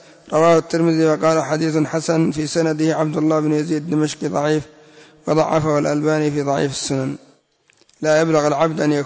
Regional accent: Yemen

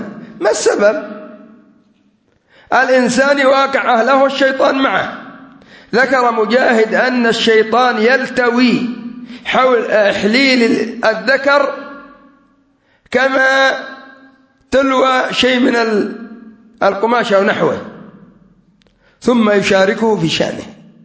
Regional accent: Yemen; كان عندنا في اليمن الأعلى، وما أدري عندكم

